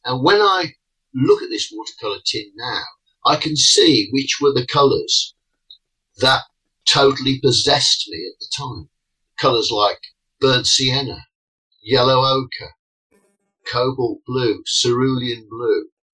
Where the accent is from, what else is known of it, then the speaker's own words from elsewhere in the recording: Wolverhampton, West Midlands, United Kingdom; born there; So I was born in Wolverhampton, which is in the West Midlands, also known as the Black Country